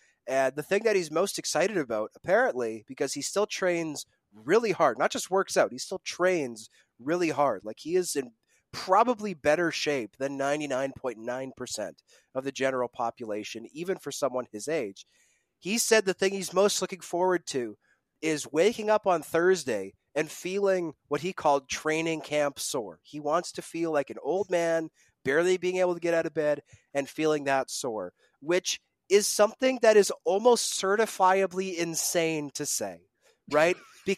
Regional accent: Winnipeg, Manitoba, Canada; and I grew up in Winnipeg

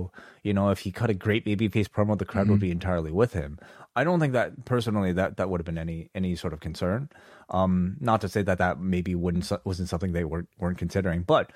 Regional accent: Toronto, Ontario, Canada; Well, I'll speak as a Canadian from Toronto

